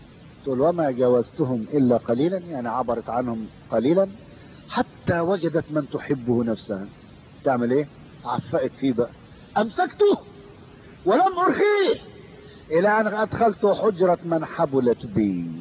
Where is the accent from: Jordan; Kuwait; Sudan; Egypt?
Egypt; now in Australia